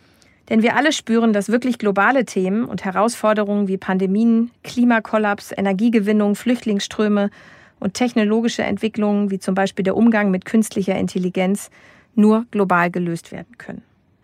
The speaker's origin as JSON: {"language": "German", "region": "Hamburg", "country": "Germany", "said": "desto mehr werde ich mich in meinem Fall als Hamburgerin fühlen"}